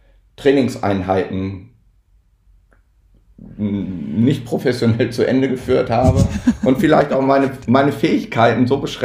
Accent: North Rhine-Westphalia, Germany; Also aufgewachsen bin ich ja in Nordrhein-Westfalen. Da habe ich Windsurfen im Alter von 12 Jahren auf der Möhnetalsperre gelernt

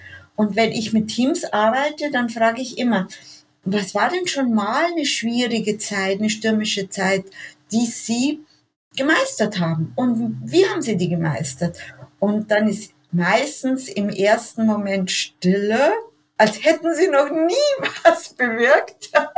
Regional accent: Germany; Und da glaube ich, sind wir Deutsche nicht so gut.

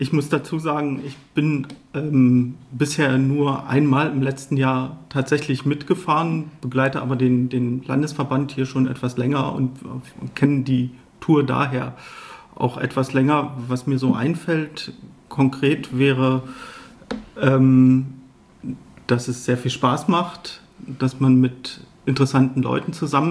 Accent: Brandenburg, Germany; Ich komme ja jetzt auch aus dem Land Brandenburg, zwar nicht so direkt, ich würde nicht sagen aus dem Land, sondern ich bin zu Hause in einer 25.000 Einwohnergemeinde, das ist also jetzt kein Dorf

